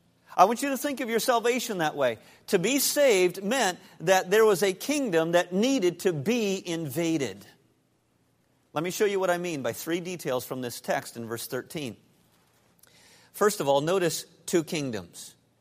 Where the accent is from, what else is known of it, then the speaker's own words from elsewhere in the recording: United States; Those of you who know me know that I am an American.